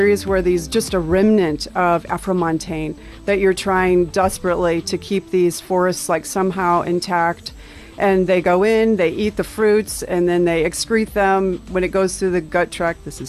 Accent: United States; I'm an American. Yeah. Yeah. I'm a guest in your country.

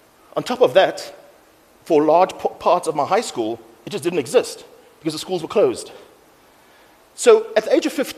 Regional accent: Mitchell's Plain, Western Cape, South Africa; So I grew up in Mitchell's Plain

